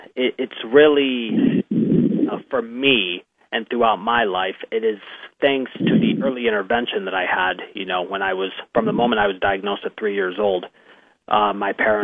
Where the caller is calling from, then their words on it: Mentor, Ohio, United States; I am calling from my home in Mentor, Ohio.